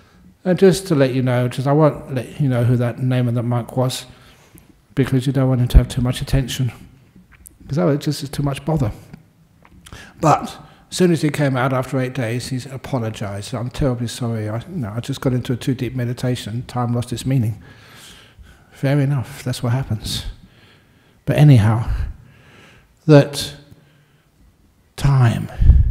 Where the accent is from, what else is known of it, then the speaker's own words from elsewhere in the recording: London, United Kingdom; That is why I know that when I grew up, because I grew up in London, all the maps had London in the centre.